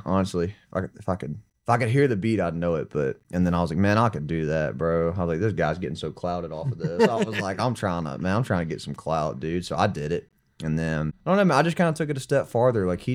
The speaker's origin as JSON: {"language": "English", "town": "Baton Rouge", "region": "Louisiana", "country": "United States", "tie": "born there", "said": "I was born in Baton Rouge, but we live outside of Baton Rouge."}